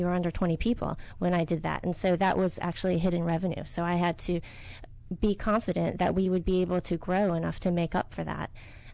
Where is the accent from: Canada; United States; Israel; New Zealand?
United States; Maryland; also born or lived in Korea; So I was born in Korea, and I was adopted. And I was adopted as a baby, and I was raised mostly in Montgomery County, Maryland.